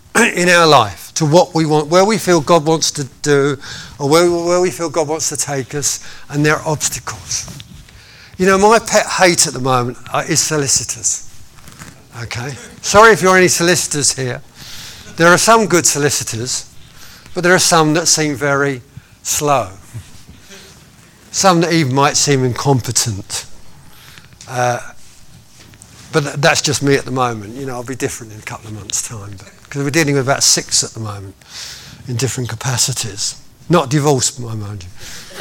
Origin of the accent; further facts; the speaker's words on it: United Kingdom; Now, we're British. Well, I'm British. You might not be. But I'm British.